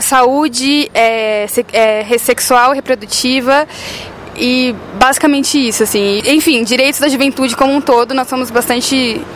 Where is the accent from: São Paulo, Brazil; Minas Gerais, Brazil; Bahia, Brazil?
São Paulo, Brazil; Eu sou de São Paulo.